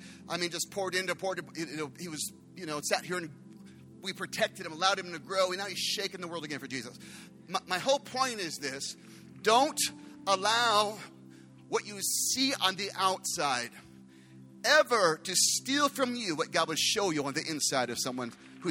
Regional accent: Phoenix, Arizona, United States; I grew up in Phoenix my whole life.

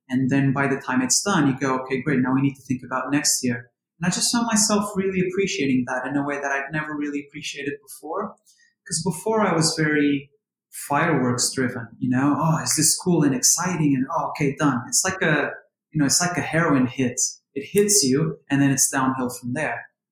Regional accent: Lisbon, Portugal; Lisbon. Outside of Lisbon, not the main city. I grew up in a small town, which I think you could technically say it's the countryside.

